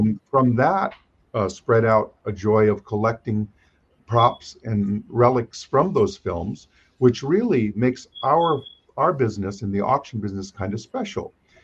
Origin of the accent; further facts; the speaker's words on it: Hawaii, United States; I was a little kid growing up in Hawaii on a little island.